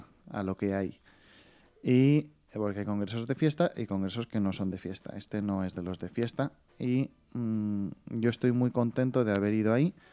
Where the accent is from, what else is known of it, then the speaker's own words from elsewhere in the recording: Spain; según parece, somos los primeros españoles en haber hablado ahí.